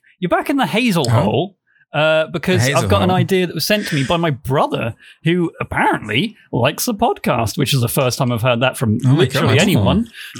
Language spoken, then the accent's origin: English; East of England, United Kingdom; I'm from Norfolk.